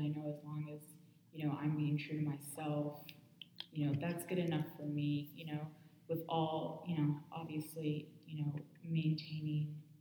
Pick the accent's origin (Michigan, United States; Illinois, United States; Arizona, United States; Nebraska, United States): Arizona, United States; Phoenix; My dad is a judge for the state of Arizona. I'm from Phoenix, by the way.